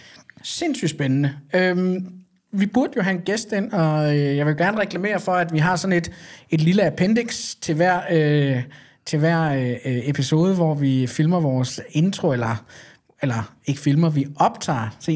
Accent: Zealand, Denmark; jeg er fra Sjælland og mere jubelidiot

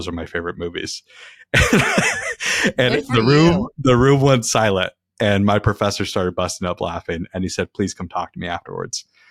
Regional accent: West Covina, California, United States; also born or lived in Michigan; And, you know, I'm from West Covina, which is 30, 45 minutes from.

